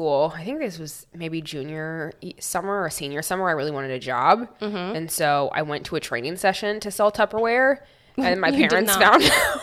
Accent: Bronx, New York, United States; I'm from the Bronx. I just wanted to say that.

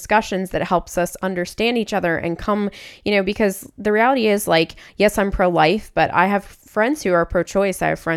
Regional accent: Pennsylvania, United States; It was the first time that I went from Louisiana, because I grew up in Pennsylvania.

